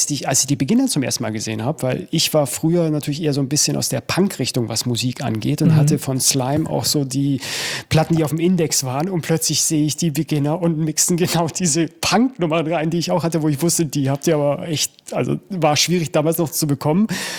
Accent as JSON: {"language": "German", "town": "Munich", "region": "Bavaria", "country": "Germany", "said": "bei mir war es als Münchner schon immer ziemlich gesellig."}